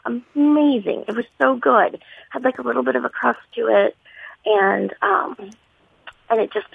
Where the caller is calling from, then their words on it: Louisville, Kentucky, United States; Hello. I'm from Louisville, Kentucky.